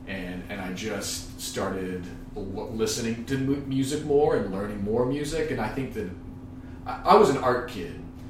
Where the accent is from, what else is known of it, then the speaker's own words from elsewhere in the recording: Lexington, Kentucky, United States; Yeah, I am from Lexington. I was born here and I basically went to school here.